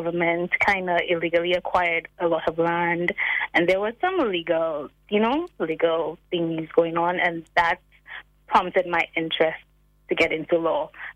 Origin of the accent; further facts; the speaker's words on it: Riva Dore, Choiseul, St. Lucia; More specifically, I'm from Rivadori, Choiseul.